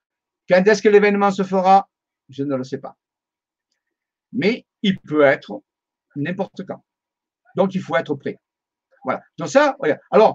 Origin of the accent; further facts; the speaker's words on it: Marseille, Provence-Alpes-Côte d'Azur, France; je ne suis pas bon en anglais, je suis marseillais, vous le savez, donc je dis ce que je peux.